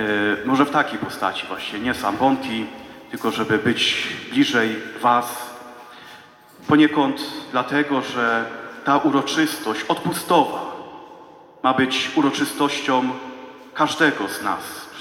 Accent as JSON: {"language": "Polish", "town": "Lubliniec", "region": "Silesian Voivodeship", "country": "Poland", "said": "ja pochodzę z Lublińca, z centralnej parafii, z parafii świętego Mikołaja."}